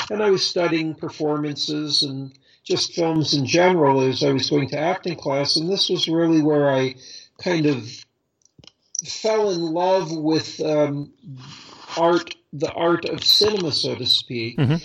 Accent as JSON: {"language": "English", "town": "Los Angeles", "region": "California", "country": "United States", "tie": "born or raised there", "also_born_or_lived": "New York, United States", "said": "I was born in New York, but I only lived there till a very young age, and then moved to Los Angeles."}